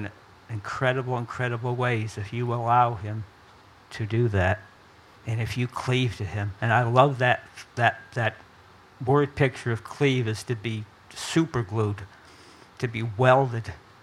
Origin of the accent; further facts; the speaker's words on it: Niskayuna, New York, United States; But I'm from Niskayuna. I'm a little nobody from Nowheresville, New York.